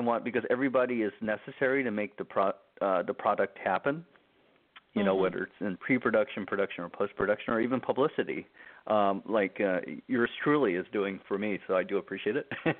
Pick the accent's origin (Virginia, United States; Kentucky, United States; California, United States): California, United States; Alameda; born there; also born or lived in Japan; Well, I was born in Alameda, California. That's a suburb of San Francisco, and I moved around a lot, as a child, between Japan and the United States.